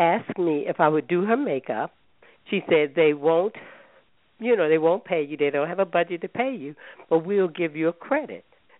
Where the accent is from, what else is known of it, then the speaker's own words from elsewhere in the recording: Baltimore, Maryland, United States; But I'm from Baltimore. I'm born and raised here in Baltimore.